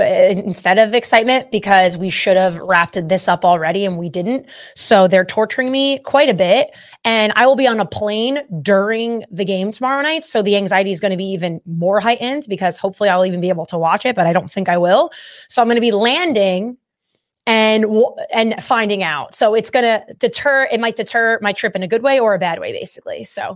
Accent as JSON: {"language": "English", "region": "New Jersey", "country": "United States", "said": "because I'm from New Jersey and that's how we all are."}